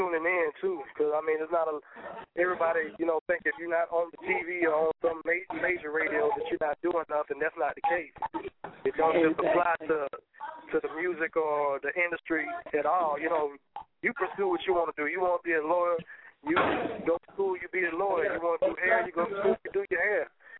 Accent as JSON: {"language": "English", "town": "Columbus", "region": "Georgia", "country": "United States", "also_born_or_lived": "Montgomery", "lives_now": "Atlanta, United States", "said": "Originally, I'm from Columbus, Georgia. I've been running back and forth between Columbus, Georgia, and Montgomery, Alabama all my life. I'm currently based out of Atlanta, Georgia."}